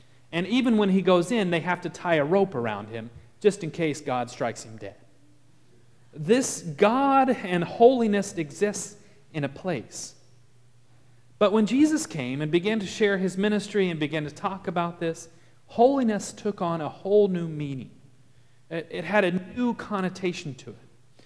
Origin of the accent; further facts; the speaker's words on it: Texas, United States; accent: Texas; I get my Texas accent comes out just a little bit.